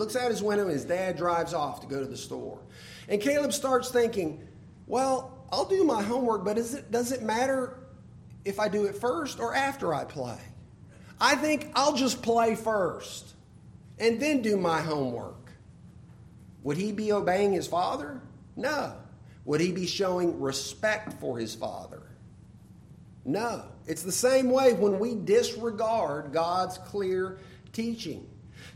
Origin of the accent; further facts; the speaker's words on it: Alabama, United States; Interestingly, so my home state, Alabama